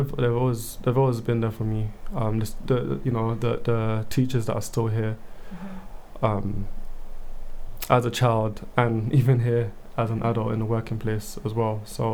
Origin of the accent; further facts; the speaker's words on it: London, United Kingdom; I grew up in North London, Wood Green, like yourself, maybe.